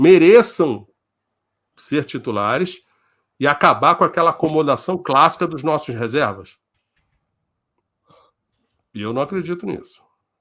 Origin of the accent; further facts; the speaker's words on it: Brazil; Eu sou brasileiro e não sou inferior a ninguém.